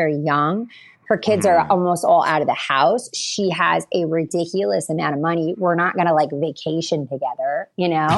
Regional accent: New York, United States; Like, I'm from Long Island. I grew up with like a bunch of my girlfriends.

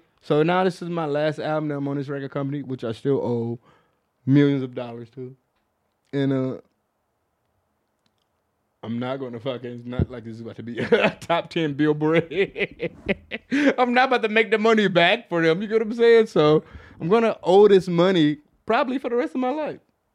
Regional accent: Texas, United States; as a motherfucker born and raised in Texas.

